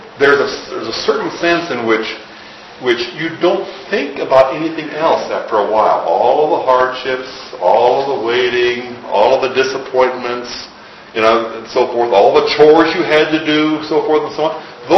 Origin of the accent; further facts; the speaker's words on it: Midwest, United States; I can remember as a child, growing up in the Midwest, Christmas was a big thing.